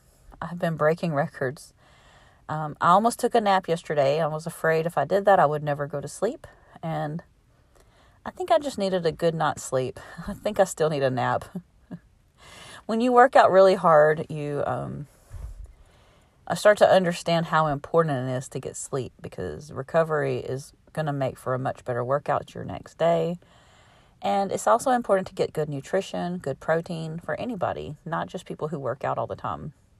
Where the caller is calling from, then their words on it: Alabama, United States; I am podcasting from Alabama in USA.